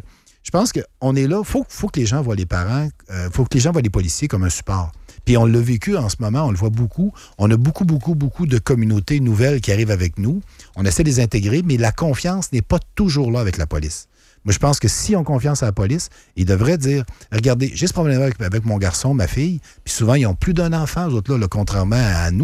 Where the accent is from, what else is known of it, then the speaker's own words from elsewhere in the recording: Quebec, Canada; quand j'étais jeune dans Beauce, on se tenait, ben, il y avait la gang du village, il y avait la gang du domaine